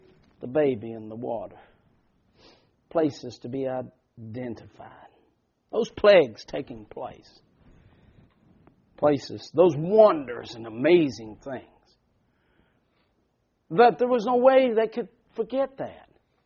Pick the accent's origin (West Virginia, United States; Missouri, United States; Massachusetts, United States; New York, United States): West Virginia, United States; born and raised in West Virginia